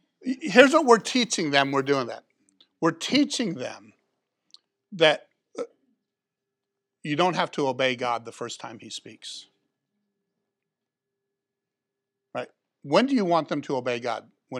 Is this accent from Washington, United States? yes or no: no; Clearwater, Florida, United States; When I was in high school, I grew up in Clearwater, so we had guns in the back of the trucks. That was normal. That was in Clearwater.